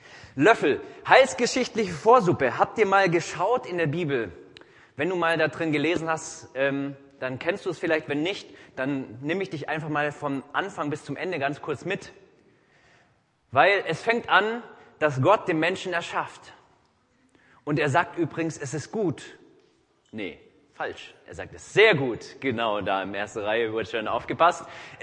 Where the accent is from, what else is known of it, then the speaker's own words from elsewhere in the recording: Singen, Baden-Württemberg, Germany; ich komme aus Singen, also ja, da ist das Maggi-Werk